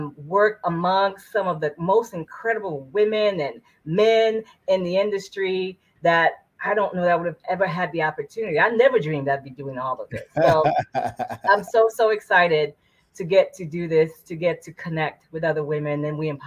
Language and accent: English; Boston, Massachusetts, United States; now in Orlando, United States; Being that I came from Boston, I didn't know much people here in Orlando.